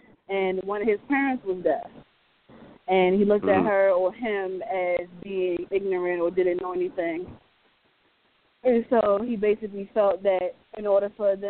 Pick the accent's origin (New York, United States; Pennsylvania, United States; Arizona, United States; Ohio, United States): New York, United States; now in Richmond, United States; I'm from Harlem, New York, and I currently live in Richmond, Virginia